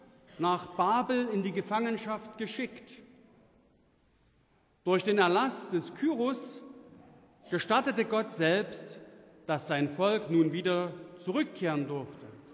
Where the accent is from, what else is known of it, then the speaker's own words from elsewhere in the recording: Dresden, Saxony, Germany; Noch in den 60er und 70er Jahren prägten viele Ruinen meine Heimatstadt.